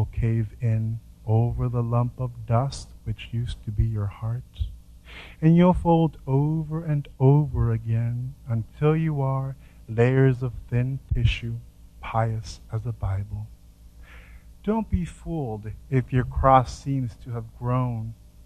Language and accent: English; Zacapu, Michoacán, Mexico; but in my hometown, in Zacapu, Michoacán, basically you pay rent to be buried.